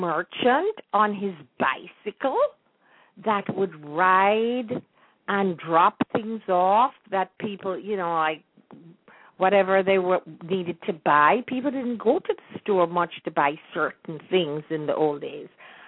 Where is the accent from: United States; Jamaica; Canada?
Jamaica; when I was growing up in Jamaica